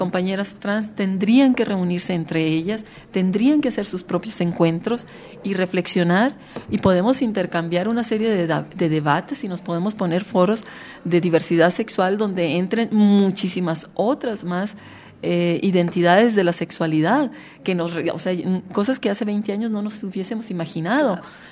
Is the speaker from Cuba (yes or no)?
no; Mexico; soy mexicana, lesbiana, feminista